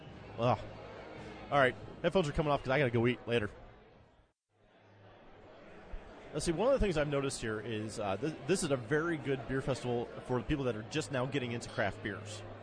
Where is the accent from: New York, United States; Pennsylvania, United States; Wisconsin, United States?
Pennsylvania, United States; Pittsburgh; Now, how big of a scene is there for craft beer in Erie? Because we're from Pittsburgh.